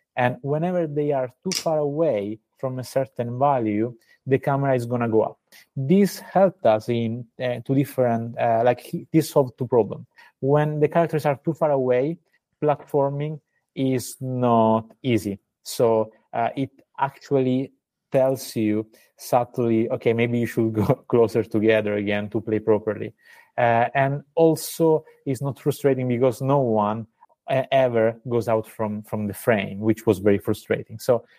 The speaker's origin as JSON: {"language": "English", "region": "Sicily", "country": "Italy", "second_language": "English", "said": "The name comes from, we are from Sicily. Okay. And we are both from Sicily."}